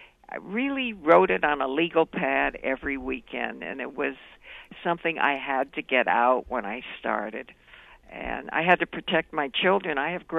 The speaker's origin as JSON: {"language": "English", "town": "Chicago", "region": "Illinois", "country": "United States", "tie": "born there", "moved": "yes", "lives_now": "New York, United States", "said": "I was born in Chicago. I came to New York in 1947, right after World War II."}